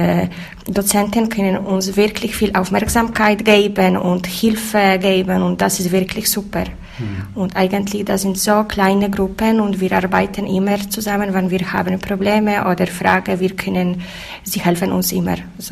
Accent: Poland; German is a second language; now in Switzerland; ich komme aus Polen, dort sind so viele Leute, die sind katholisch, ja, fast 100%

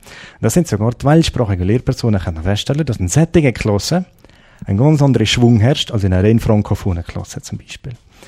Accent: Switzerland; da kommt man sich als Schweizer ein bisschen blöd vor

